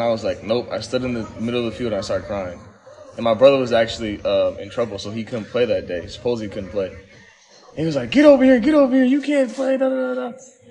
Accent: Miami, Florida, United States; moved away; also born or lived in Fort Worth; I actually lived in Miami when I was younger, I was born in Fort Worth, but I moved straight to Miami and lived there for like 8 years.

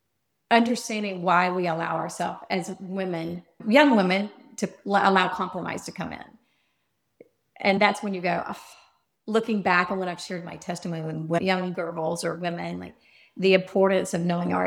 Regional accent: Georgia, United States; I mean, at first, since I was a small town girl and growing up in Georgia, and we went traveling to Tennessee, like the Great Smoky Mountains in Florida.

